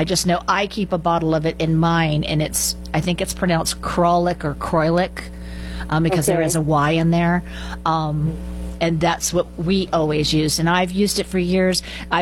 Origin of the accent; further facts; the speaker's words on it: Florida, United States; But growing up in Florida, we had a lot of seaweed, which is called Elodea, in our lakes.